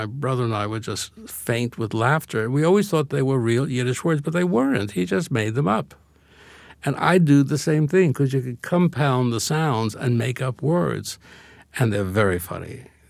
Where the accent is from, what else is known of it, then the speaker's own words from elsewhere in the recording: Brooklyn, New York, United States; I'm very familiar with it because when I was very young, living in Brooklyn with my family, my favorite piece was Peter and the Wolf.